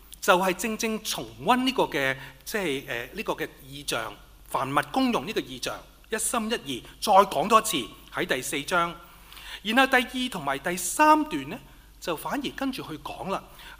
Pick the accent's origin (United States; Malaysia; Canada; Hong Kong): Hong Kong; Aberdeen; 我哋係香港仔人。我哋是華富村一起長大的人，我哋是宣道會的人。